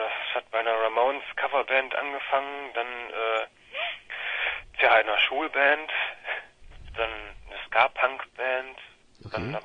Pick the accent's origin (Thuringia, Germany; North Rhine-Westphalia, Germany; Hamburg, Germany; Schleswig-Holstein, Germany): North Rhine-Westphalia, Germany; Essen; Also ich komme aus Essen